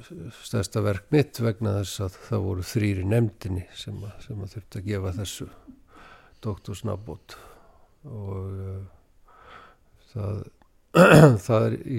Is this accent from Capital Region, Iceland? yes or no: yes; Reykjavík, Capital Region, Iceland; ég er í alast upp á Reykjavíku svæðinu